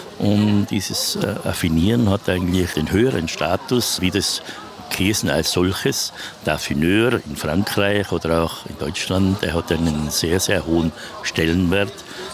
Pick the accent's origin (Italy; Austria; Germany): Austria; Tyrol